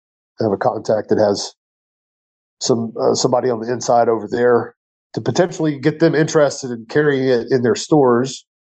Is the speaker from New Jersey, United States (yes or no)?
no; Louisiana, United States; I love cooking. Growing up in Louisiana, it's kind of a rite of passage.